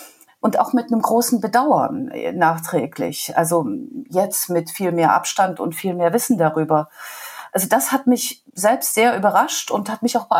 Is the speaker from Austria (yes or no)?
no; East Germany, Germany; Ich komme aus dem Osten, ich habe eine ostdeutsche Biografie.